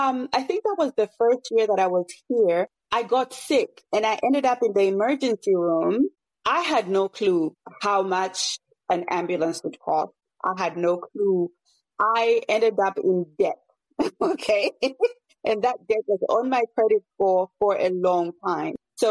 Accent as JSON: {"language": "English", "town": "Lusaka", "region": "Lusaka Province", "country": "Zambia", "tie": "born or raised there", "said": "because I'm, you know, from Lusaka. I grew up in Lusaka."}